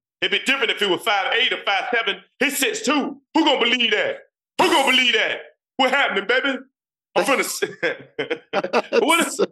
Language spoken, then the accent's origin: English; Virginia, United States; I'm the same way. We're both from Virginia.